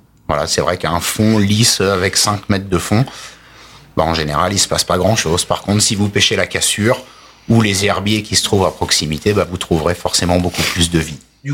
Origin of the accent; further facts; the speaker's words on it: Normandy, France; Enfin, surtout chez nous en Normandie, les gros poissons qui peut y avoir sur les côtes, c'est le bar, le lieu, le congre.